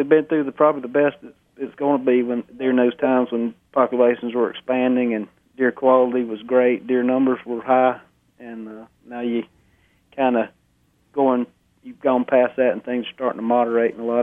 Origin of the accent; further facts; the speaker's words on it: Florida, United States; I know where I grew up down in Florida was that way. And I started hunting when I was a kid.